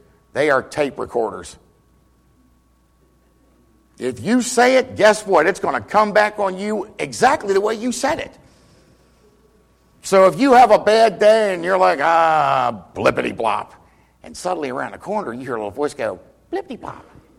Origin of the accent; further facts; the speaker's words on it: Baltimore, Maryland, United States; accent: Maryland; now in Chicago, United States; I grew up in Baltimore, so forgive my Maryland hillbilly accent a little bit. I know when I came to Chicago, I told my wife, I thought you guys were from Mars.